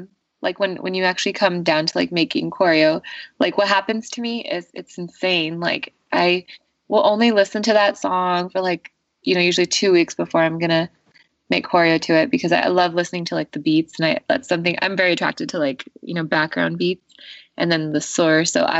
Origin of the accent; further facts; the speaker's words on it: California, United States; And I'm from the Bay, and, you know, there's not a lot going on over there, like scenic wise.